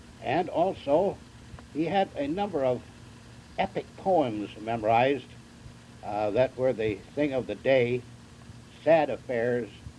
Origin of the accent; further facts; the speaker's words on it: Sherburn, New York, United States; born there; I was born in Sherburn, Chenango County, New York, on February the 14th, 1911.